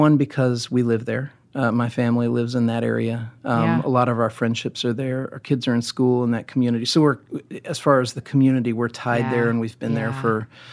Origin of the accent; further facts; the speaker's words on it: Indiana, United States; But I'm a Midwestern kid, too. Yeah. Like, I grew up in Indiana with farmland and very, you know, no-nonsense, blue-collar type people.